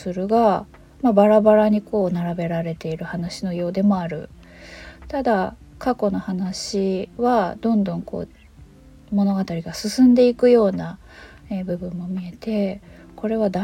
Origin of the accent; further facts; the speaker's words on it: Sea of Japan coast, Japan; 私は割と冬はしっかり雪が降る雪深いところで生まれ育ったので、小さい頃のね、雪の記憶っていうのは結構あるんですよね。で日本海側の雪って